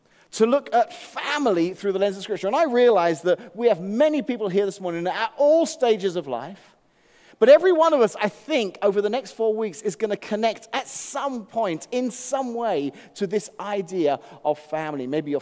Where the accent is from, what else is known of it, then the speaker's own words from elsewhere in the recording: England, United Kingdom; now in Washington, United States; England. I grew up in England. So as a kid growing up in England, we had a lot of TV shows